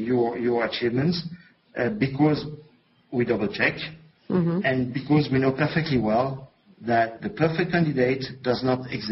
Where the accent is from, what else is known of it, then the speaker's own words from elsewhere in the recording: France; accent: French; English is a second language; and thank you for having put with my French accent.